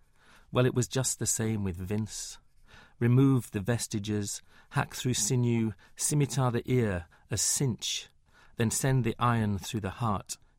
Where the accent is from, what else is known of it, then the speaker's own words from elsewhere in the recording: Huddersfield, Yorkshire and the Humber, United Kingdom; I grew up in Huddersfield, our house is in front of a very large recreational area which was unlit